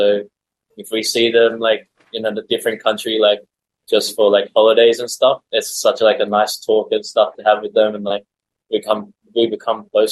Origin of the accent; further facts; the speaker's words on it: Australia; I didn't really have it growing up in Australia.